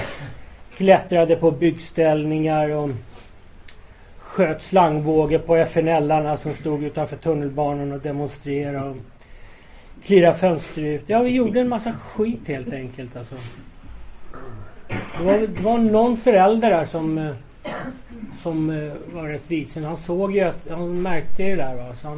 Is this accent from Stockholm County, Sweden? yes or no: yes; Stockholm, Stockholm County, Sweden; den 14 juli, bara några kvarter härifrån på Södra BB. Och jag växte upp i Aspudden tillsammans med båda mina föräldrar.